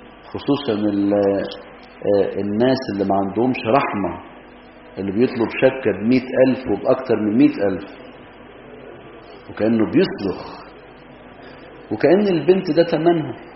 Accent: Egypt; عندنا في مصر

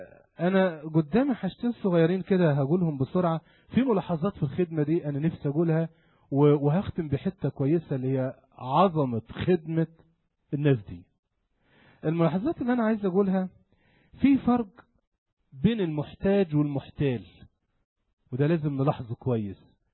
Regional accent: Upper Egypt, Egypt; وبالذات عندنا في الصعيد، انا ما اعرفش الحكاية دي في وجه بحري طبيعة الناس

